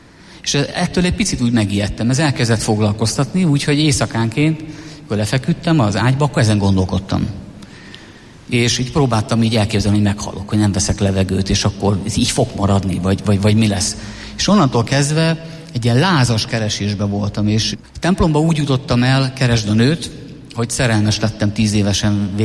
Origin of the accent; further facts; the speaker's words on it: Szabolcs-Szatmár-Bereg, Hungary; És én szabolcsi gyerek vagyok, sokat dolgoztunk a kertben, sokat segítettünk